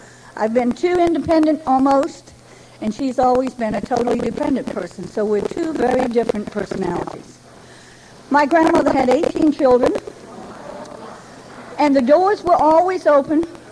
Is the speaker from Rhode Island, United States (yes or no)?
yes; Scituate, Rhode Island, United States; born there; I was born in New England, and you never guessed that with you all. I was born in Scituate, Rhode Island, the smallest of 48 then. I was born in the country.